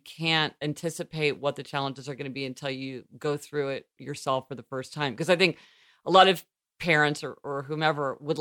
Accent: Missouri, United States; because being from Missouri, there weren't that many people from Missouri when I went to college.

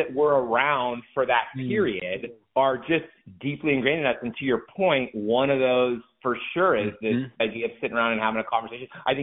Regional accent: United States; And being an American, when we think of a Himalayas

